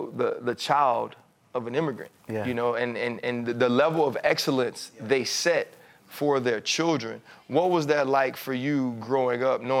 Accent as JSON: {"language": "English", "town": "New Orleans", "region": "Louisiana", "country": "United States", "said": "because you know I'm from New Orleans."}